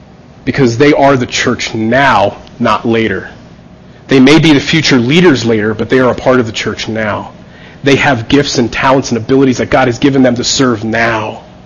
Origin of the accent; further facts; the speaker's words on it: New Jersey, United States; For me, as a teenager growing up in New Jersey, the ocean was vast.